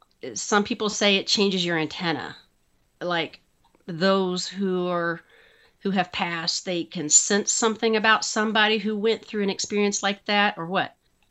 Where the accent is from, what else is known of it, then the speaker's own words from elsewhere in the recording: Kansas City, Missouri, United States; mm-hmm. and I'm from the Kansas City area. I was born and raised here.